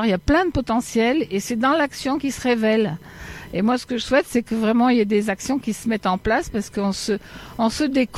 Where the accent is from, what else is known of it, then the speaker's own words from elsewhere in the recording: Auvergne-Rhône-Alpes, France; Moi, je viens des Combrailles, c'est un coin où il y a très peu de revenus